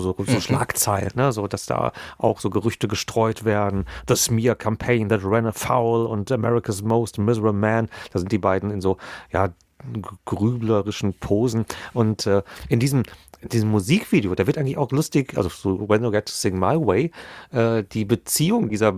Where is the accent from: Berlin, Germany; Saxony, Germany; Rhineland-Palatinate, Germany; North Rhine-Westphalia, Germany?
North Rhine-Westphalia, Germany; wir kommen aus dem Pott